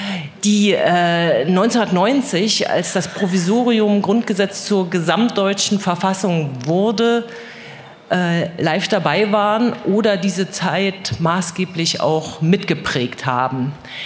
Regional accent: East Germany, Germany; Ich bin geboren in der DDR, aufgewachsen in der DDR und im wiedervereinigten Deutschland

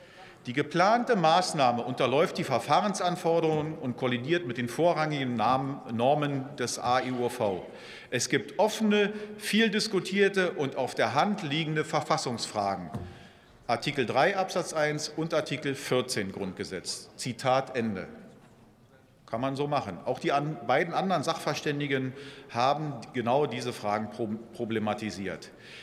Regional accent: Lower Saxony, Germany; Ich komme aus Niedersachsen, und für unsere Landwirte ist es ein bitteres Zeichen

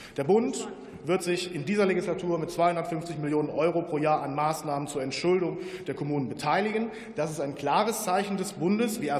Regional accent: Düren, North Rhine-Westphalia, Germany; Meine Heimatstadt Düren im Rheinland

